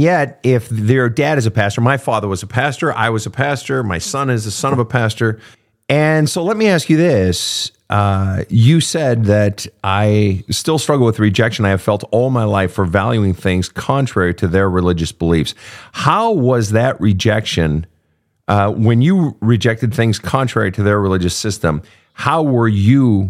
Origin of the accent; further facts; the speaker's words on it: Sweden; my home country, my people, Sweden